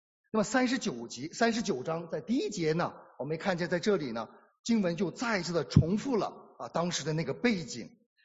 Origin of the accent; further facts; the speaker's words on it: China; 我想我们中国人，对我们中国人来讲呢更是我们想要的。